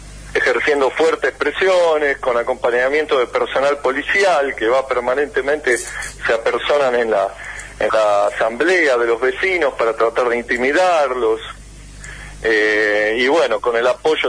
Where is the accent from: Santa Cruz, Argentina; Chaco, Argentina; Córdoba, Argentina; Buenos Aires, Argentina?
Buenos Aires, Argentina; yo soy de Buenos Aires, sí. Pero gracias a la decisión de los vecinos, me he matriculado en Catamarca